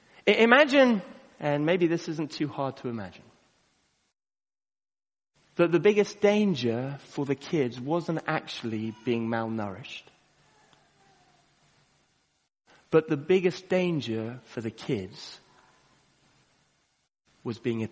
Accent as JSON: {"language": "English", "country": "Kenya", "tie": "born or raised there", "lives_now": "United Kingdom", "said": "As many of you know, I grew up in Kenya."}